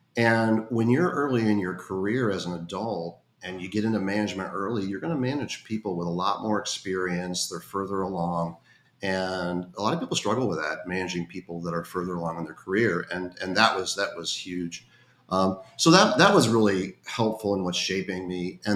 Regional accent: Midwest, United States; And when I was young, so I grew up in the Midwest.

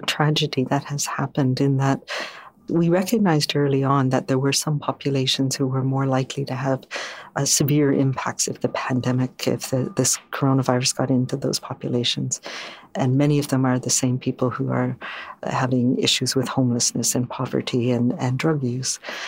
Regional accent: Prince Edward Island, Canada; where I come from, we have this saying, I'm a Far East Coaster, so I'm from Prince Edward Island.

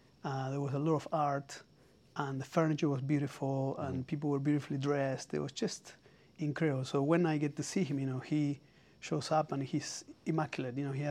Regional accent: Buenos Aires, Argentina; moved away as an adult; So I'm originally from Argentina and I grew up in Buenos Aires until I was in my mid-20s.

